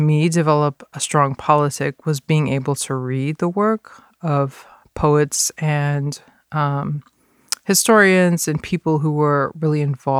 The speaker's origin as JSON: {"language": "English", "region": "Texas", "country": "United States", "tie": "born or raised there", "said": "You know, so where I grew up in the Panhandle, it's very rural. It's very isolated in a lot of ways to the outside."}